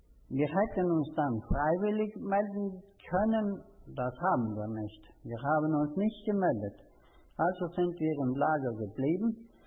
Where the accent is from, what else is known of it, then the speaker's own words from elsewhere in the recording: Trentino-Alto Adige, Italy; Und dann sagt er, von wo kommen Sie? Sag ich, von Südtirol.